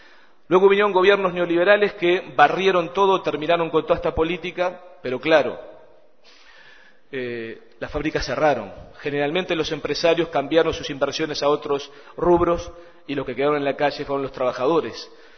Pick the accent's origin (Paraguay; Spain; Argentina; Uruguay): Uruguay; poder como uruguayos tener política de Estado